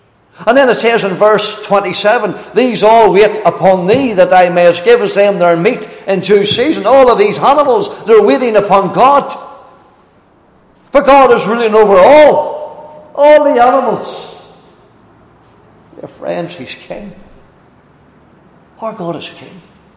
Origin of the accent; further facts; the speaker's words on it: Northern Ireland, United Kingdom; Why is it you're from Australia and I'm from Northern Ireland?